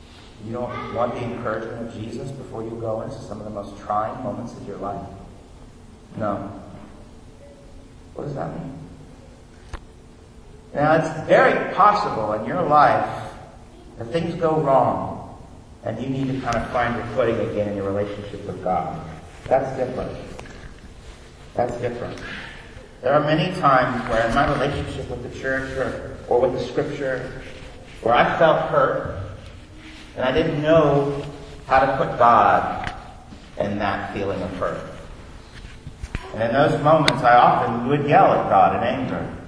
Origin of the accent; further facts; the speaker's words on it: Orlando, Florida, United States; So I grew up in Orlando. This will be my last point. I grew up in Orlando.